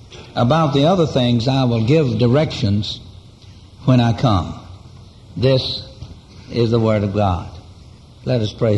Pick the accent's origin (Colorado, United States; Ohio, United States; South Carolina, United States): South Carolina, United States; Kingstree; I will fly this afternoon to Kingstree, South Carolina, my hometown, where I will be a part of the celebration in the next 2.5 days of the 255th anniversary of that church's founding, of our church there. It is no secret by now that I grew up on a farm in South Carolina in the Low Country.